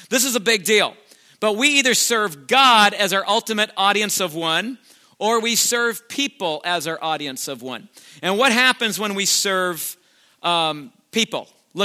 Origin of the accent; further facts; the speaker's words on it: Canada; now in United States; I want to tell you something as a Canadian coming to America. That was one of the hardest things for me, and I kid you not, that was one of the hardest things for me as a Canadian, coming to America